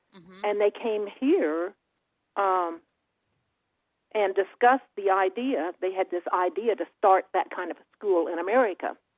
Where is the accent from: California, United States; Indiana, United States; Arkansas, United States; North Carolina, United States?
Arkansas, United States; Well, I grew up in Arkansas and did not actually learn to quilt there, but I watched my mother and her friends quilt.